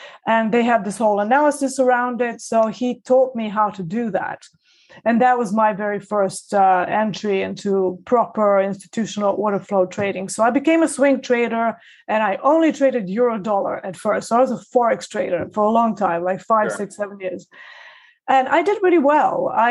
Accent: Belgrade, Serbia; also born or lived in Chicago; now in London, United Kingdom; No, I come from Belgrade and it doesn't get that cold there because it's actually Mediterranean climate there.

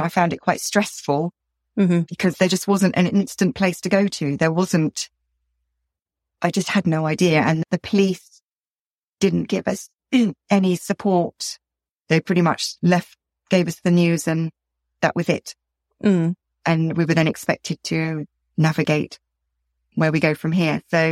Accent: United Kingdom

